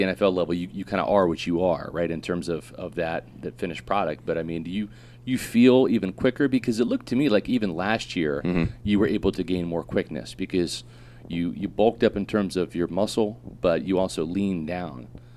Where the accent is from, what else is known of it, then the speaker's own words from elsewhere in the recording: Kansas City, Missouri, United States; All right, I'm from Kansas City originally, so I was a Chiefs fan.